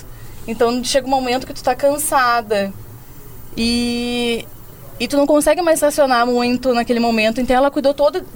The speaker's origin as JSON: {"language": "Portuguese", "town": "Porto Alegre", "region": "Rio Grande do Sul", "country": "Brazil", "said": "Na verdade, eu vim de Porto Alegre"}